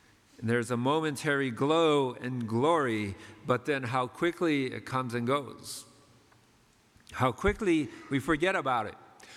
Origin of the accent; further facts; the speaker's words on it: Philippines; And so it's part of being Filipino, I guess, is learning about that kind of thing.